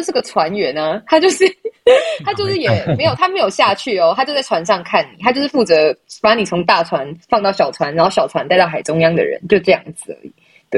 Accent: Donggang, Pingtung County, Taiwan; 我以前都称我自己为大海的女儿，因为我老家在东港

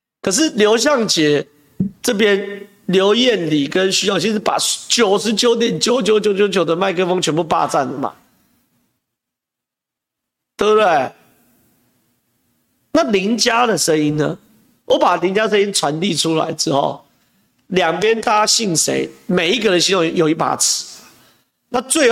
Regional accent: Zhonghe, New Taipei, Taiwan; 我的家乡啊，你是中和

